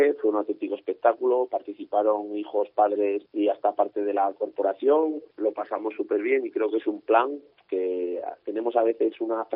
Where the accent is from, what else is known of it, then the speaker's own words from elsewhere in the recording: Alfaro, La Rioja, Spain; yo siempre digo que yo soy igual de Alfaro que las cigüeñas, soy un motivo de mi pueblo